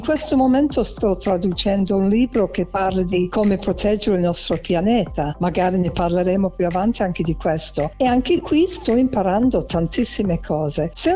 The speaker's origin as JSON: {"language": "Italian", "region": "England", "country": "United Kingdom", "second_language": "Italian", "said": "spesso pensano che io, essendo inglese, faccio l'errore"}